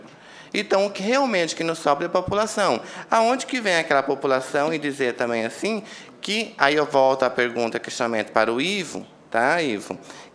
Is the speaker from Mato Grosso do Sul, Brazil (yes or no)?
yes; Campo Grande, Mato Grosso do Sul, Brazil; born there; now in Caxias do Sul, Brazil; Nós somos uma população que migramos. Por exemplo, eu nasci no Mato Grosso do Sul, hoje eu resido em Caxias do Sul, tá? Eu nasci em Campo Grande, mas isso eu resido ali hoje.